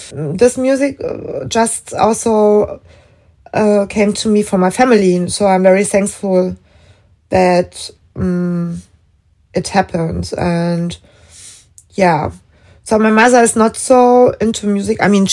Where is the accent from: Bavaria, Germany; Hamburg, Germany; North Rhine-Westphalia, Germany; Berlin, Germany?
Berlin, Germany; Lichtenrade; English is a second language; I was growing up in Lichtenrade. It's more living area, it's not in the center. So I didn't have the center life. It was like more living area, forest.